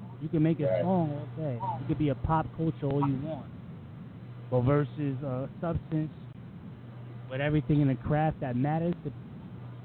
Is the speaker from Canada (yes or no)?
no; New York, United States; now in Connecticut, United States; I'm from New York, bro. I live in Connecticut.